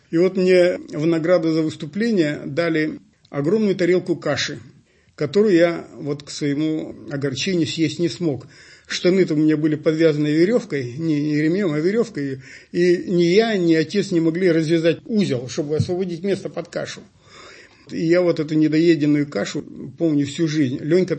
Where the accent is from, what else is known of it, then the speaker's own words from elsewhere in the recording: Arkhangelsk, Arkhangelsk Oblast, Russia; Ну, я сам родом из Архангельска.